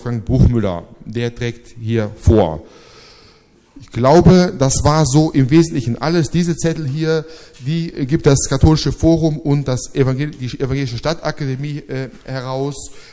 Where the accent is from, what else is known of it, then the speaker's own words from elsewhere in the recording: Rhineland, Germany; hätte ich bald gesagt, als Rheinländer